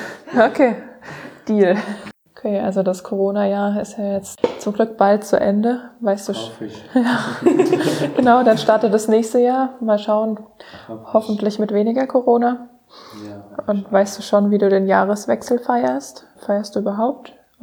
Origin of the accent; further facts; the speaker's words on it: Karlsruhe, Baden-Württemberg, Germany; moved away as an adult; now in Mainz, Germany; Ich komme eigentlich aus Karlsruhe und bin zum Studieren hierher gezogen.